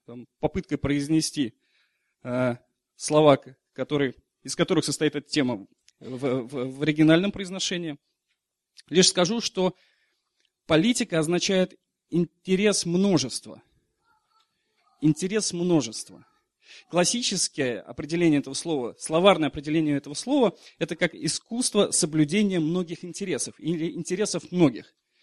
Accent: Saint Petersburg, Russia; Я, например, родом из Санкт-Петербурга. Я люблю свой город.

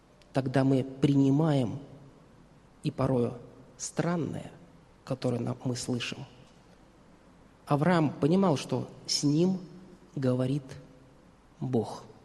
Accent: Russia; born there; я родился в России, в христианской стране, потому что родители мои христиане, потому что меня крестили.

